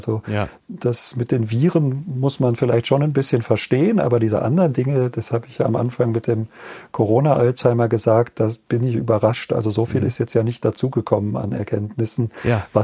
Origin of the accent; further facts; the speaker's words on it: Göttingen, Lower Saxony, Germany; Ich meine, ich bin ja Norddeutscher und Niedersachse.